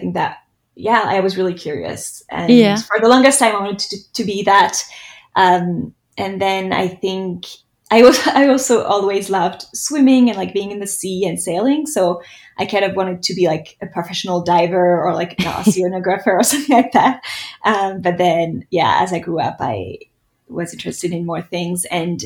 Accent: France; English is a second language; moved away as an adult; now in New York, United States; I'm French. I was born in France, and then I moved to New York about 8 years ago for my career.

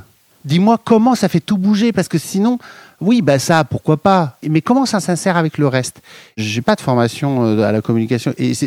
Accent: Saint-Étienne, Auvergne-Rhône-Alpes, France; Oui, alors, moi, je suis originaire de Saint-Étienne.

